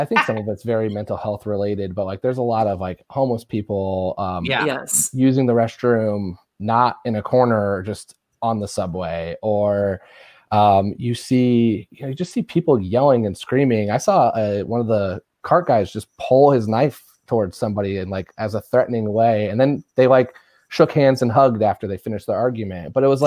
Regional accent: Indiana, United States; I'm the person from Indiana that knows Cats.

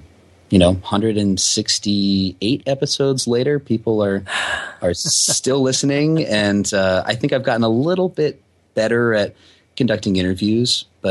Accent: New York, United States; I grew up on the border to Canada, directly north of New York. I'm a lifelong New Yorker, but not of the city.

